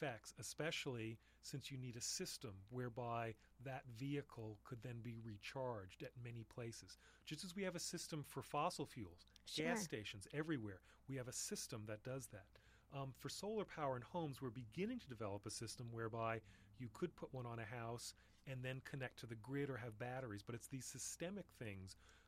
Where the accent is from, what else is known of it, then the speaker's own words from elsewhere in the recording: New York, United States; but I was growing up in New York at the time.